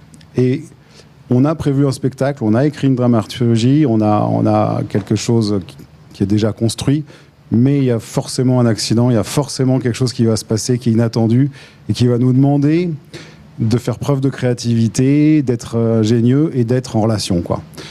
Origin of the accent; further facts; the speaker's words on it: Aurillac, Auvergne-Rhône-Alpes, France; also born or lived in Chalon; Moi j'ai grandi à Aurillac, à Chalon, je connais ça depuis ma plus tendre enfance.